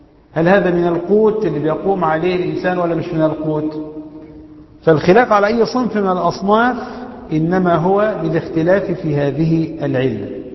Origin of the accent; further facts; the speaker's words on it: Egypt; بالكيلو جرام الفرنسي اللي احنا بنستعمله عندنا في مصر حوالي 612 كيلو